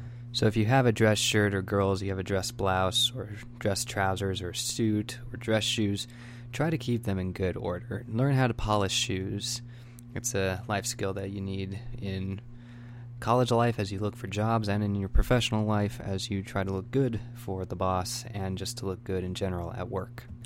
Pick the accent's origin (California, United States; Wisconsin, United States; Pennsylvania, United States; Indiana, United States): California, United States; San Diego; I grew up in San Diego, California. It's the southernmost city of California, and I lived in a southern suburb of San Diego called Chula Vista. My high school was about 2 miles away from the border.